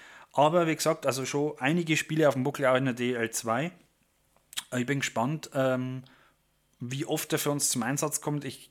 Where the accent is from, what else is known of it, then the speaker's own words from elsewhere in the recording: Germany; Als Deutscher